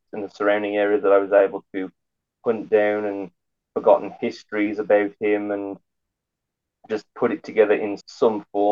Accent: Dudley, West Midlands, United Kingdom; I happen to come from the exact same town that he was born and raised in Dudley, England.

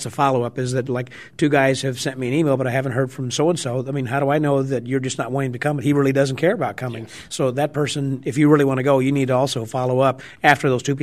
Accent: Batavia, New York, United States; So for the Magic Word Podcast, I'm from Batavia, New York

